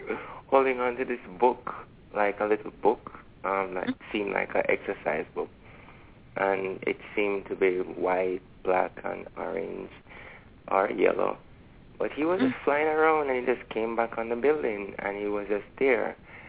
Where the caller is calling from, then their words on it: Kingston, Jamaica; Jeez, yes … calling from Kingston, Jamaica.